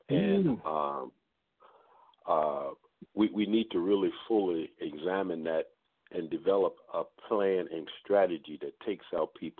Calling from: Baltimore, Maryland, United States; I'm calling from Baltimore, Maryland.

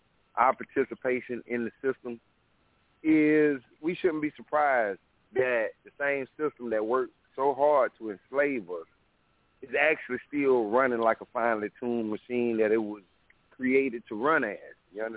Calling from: South Carolina, United States; I'm calling from South Carolina.

